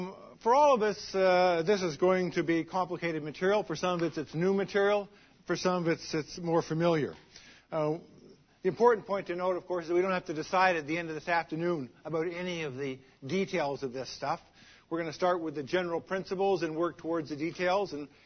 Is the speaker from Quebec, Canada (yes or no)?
yes; Montreal, Quebec, Canada; I grew up in Montreal and as a consequence, I've become a lifelong Montreal Canadiens fan.